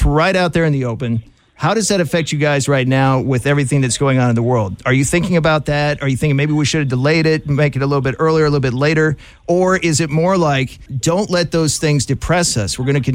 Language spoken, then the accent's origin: English; Midwest, United States; accent: Midwest; moved away; Yeah, I've been out of the U.S. for 10 years. I still got that Midwest accent strong.